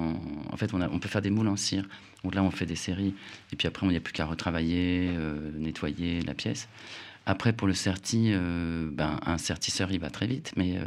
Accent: Corsica, France; Ça, c'est quelque chose que j'ai toujours fait depuis toute petite, fin fond de la Corse. J'ai grandi en Corse, donc dans les petits cailloux, les petites fougères, etc.

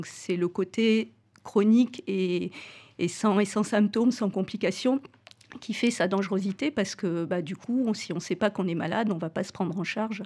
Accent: Vichy, Auvergne-Rhône-Alpes, France; also born or lived in Clermont-Ferrand / Cantal; now in Valence, France; En fait, j'ai passé une partie de mon enfance à Vichy, dans l'Allier, donc en Auvergne. J'ai fait mes études à Clermont-Ferrand. Ensuite, j'ai été installée 3 ans dans le Cantal, qui est une belle région, et je suis installée sur Valence depuis 2003.

